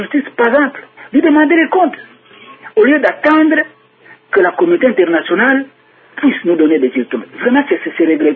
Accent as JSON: {"language": "French", "country": "DR Congo", "said": "je voudrais quand même dire quelque chose en tant que Congolais"}